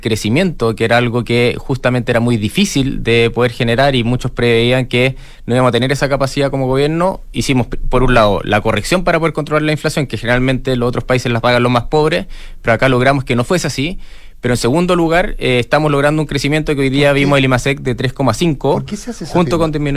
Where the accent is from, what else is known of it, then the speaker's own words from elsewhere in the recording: Chile; como chilenos